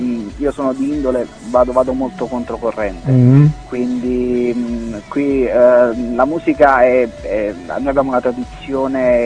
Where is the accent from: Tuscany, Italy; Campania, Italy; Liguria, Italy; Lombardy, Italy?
Campania, Italy; Naples; visto che comunque io sono di Napoli